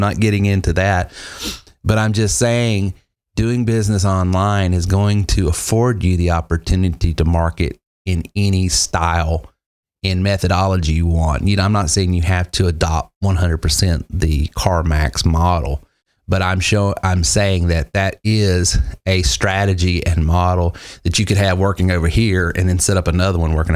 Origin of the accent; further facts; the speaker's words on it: the South, United States; Well, I mean, I grew up in the South, and car dealers are some of my kinfolk